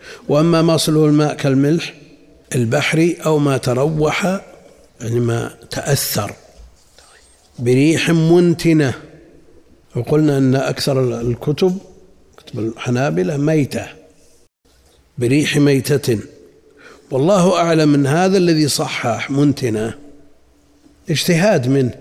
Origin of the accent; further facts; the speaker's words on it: Qassim Province, Saudi Arabia; وهذا هذا الملح اللي وشيجر والشقة عندنا بالقصيم وغيره كلها تذوب